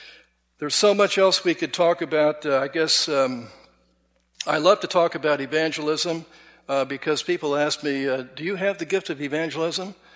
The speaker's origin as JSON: {"language": "English", "region": "California", "country": "United States", "tie": "born or raised there", "lives_now": "Lancaster, United States", "said": "because I grew up in California, and Karen grew up in New Jersey, in a church very similar to this."}